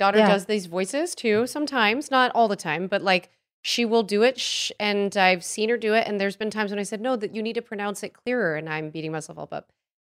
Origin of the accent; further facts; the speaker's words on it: New York, United States; I grew up in New York, and like I'll talk to other people who started young in the business and they're like, we started in New York.